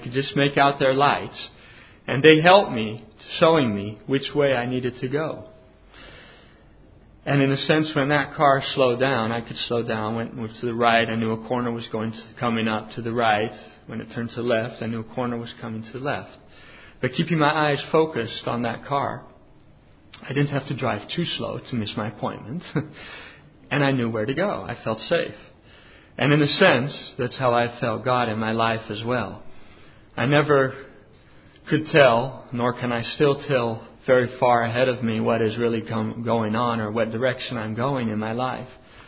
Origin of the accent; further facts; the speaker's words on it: Amersfoort, Utrecht, Netherlands; I was driving from my hometown in Amersfoort towards Zwolle, which is nearby here